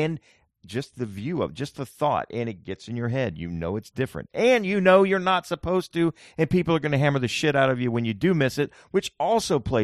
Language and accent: English; Plant City, Florida, United States; I'm from Plant City.